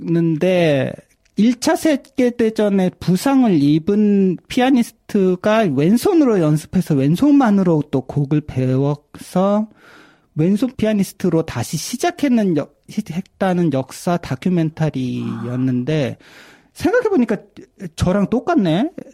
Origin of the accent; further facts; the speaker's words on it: South Korea; 일본인이랑 결혼까지 한 한국인 음악인답게